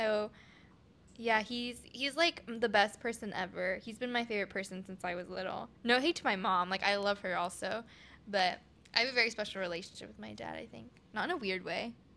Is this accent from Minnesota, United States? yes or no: no; Oregon, United States; I'm from Oregon, like you.